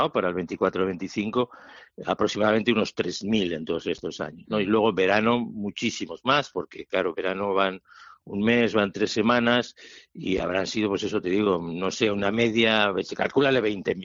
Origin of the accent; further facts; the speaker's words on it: Bilbao, Basque Country, Spain; y en Step, en Bilbao, en mi pueblo, pues llevamos desde el año 92, que ya son 32 veranos haciendo los programas en el extranjero y el campamento en España.